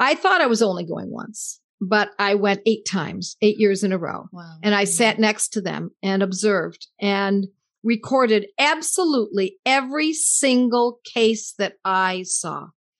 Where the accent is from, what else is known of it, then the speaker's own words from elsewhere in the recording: Buffalo, New York, United States; They said he was going to be bringing the Banerjees into Buffalo, New York, my hometown, and they were going to be speaking at our college